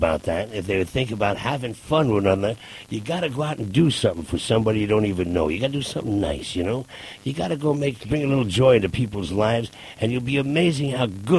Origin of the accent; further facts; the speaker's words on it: New York, United States; I grew up in New York listening to the great rhythm and blues stations